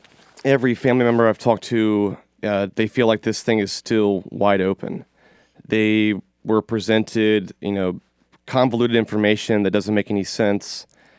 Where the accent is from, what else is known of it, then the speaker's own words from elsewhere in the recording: Kennesaw, Georgia, United States; So I'm from Georgia. I'm from, you know, in the metro Atlanta area.